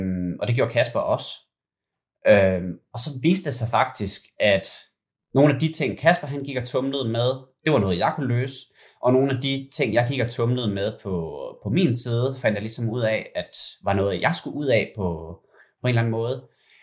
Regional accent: Skanderborg, Central Denmark Region, Denmark; Vi voksede op i Skanderborg sammen.

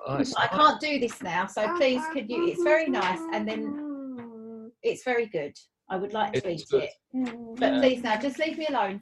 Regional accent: Basildon, East of England, United Kingdom; now in South Woodford, United Kingdom; Well, I'm from Basildon.

